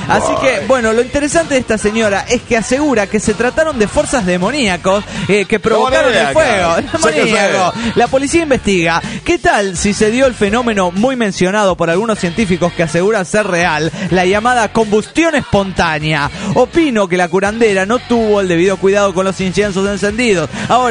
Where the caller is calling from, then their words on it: Uruguay; de la República de todo Uruguay.